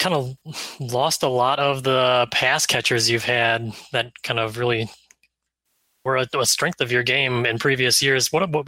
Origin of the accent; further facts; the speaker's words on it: Green Bay, Wisconsin, United States; I grew up in Green Bay, a few blocks from the stadium.